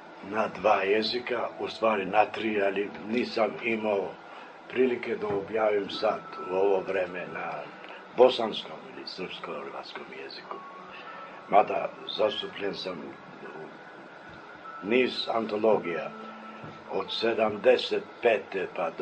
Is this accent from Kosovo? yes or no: yes; Pristina, Pristina District, Kosovo; Ja dolazim iz Prištine